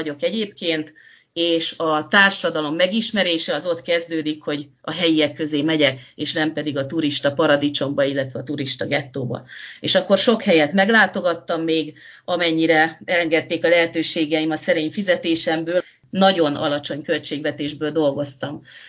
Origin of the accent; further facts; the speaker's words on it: Budapest, Hungary; a budai vár oldalában születtem, és ott is nőttem föl, vagyis hát a születésem után 9 hónappal költöztünk oda a 12. kerületből. Úgyhogy én teljesen nagyvárosi lány vagyok, és most egy faluban lakom